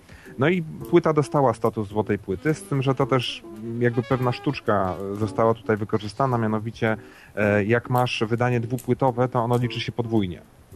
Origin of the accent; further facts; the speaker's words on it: Chełm, Lublin Voivodeship, Poland; zasadniczo jestem z dosyć małego miasta, jestem z Chełma, to jest jakieś 80 km od Lublina.